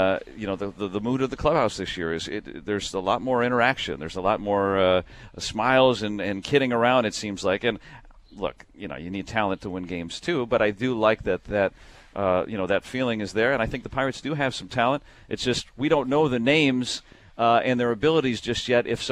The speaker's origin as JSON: {"language": "English", "town": "Detroit", "region": "Michigan", "country": "United States", "tie": "born or raised there", "said": "Well, I grew up in Detroit"}